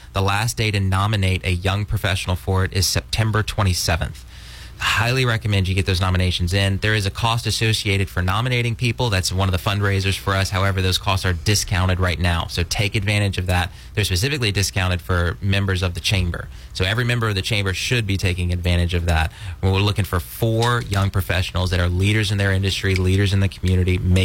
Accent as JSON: {"language": "English", "town": "Pineville", "region": "Louisiana", "country": "United States", "said": "especially I'm from Pineville, so a lot of stuff coming on the Pineville side of the river"}